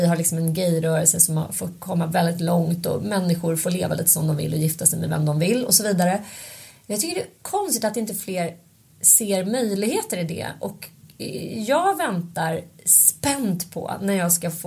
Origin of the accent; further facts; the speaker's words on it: Stockholm, Stockholm County, Sweden; när jag växte upp då på Söder och hamnade där på Södra Latin till slut